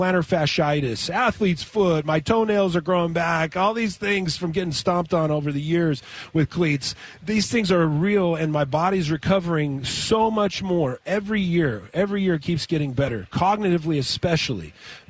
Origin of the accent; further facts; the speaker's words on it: Moreno Valley, California, United States; Got it in my hometown, ironically enough, nice. Moreno Valley.